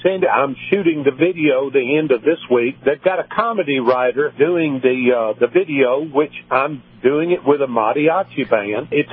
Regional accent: Portland, Tennessee, United States; who would have ever believed growing up in Portland, Tennessee, idolizing

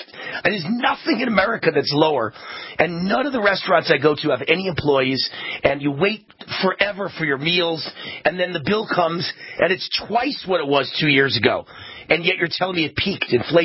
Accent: Mount Vernon, New York, United States; Just like growing up in Mount Vernon, New York. We called each other every bad name you could ever guess.

